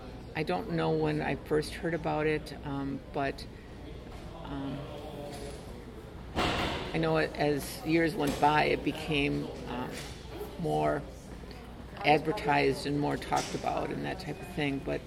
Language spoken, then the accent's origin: English; Princeton, Wisconsin, United States; Well, I was born on June 4th, 1951, and I grew up in Princeton, Wisconsin.